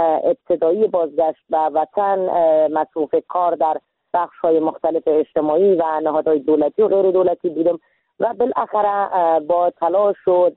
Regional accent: Iran; ما در سال 1364 در کشور ایران به دنیا آمدم،

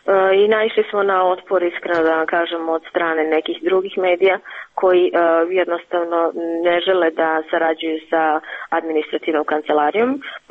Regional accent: North Mitrovica, Mitrovica District, Kosovo; Ja sam rođena Mitrovčanka. Rođena sam u Severnoj Mitrovici, živjela sam tu pre rata, većim delom u toku rata.

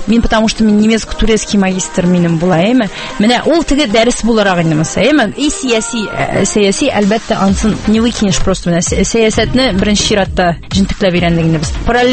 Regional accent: Tatarstan, Russia; born there; мин Татарстанда туым белән горурланам, минем әгәр дә этник тамырларым татар икән, мин татар булуым белән горурланам.

